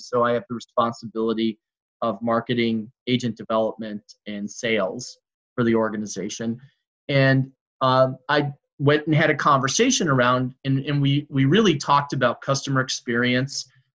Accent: Wisconsin, United States; I'm born and raised in Wisconsin, so okay. it's mandatory. I mean, you'd have to move to Illinois if you didn't like the Packers.

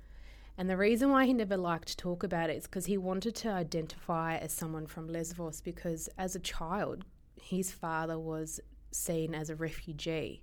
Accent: Crete, Greece; I'm from the south. I'm from the islands. I'm from Kipro. I'm from Crete.

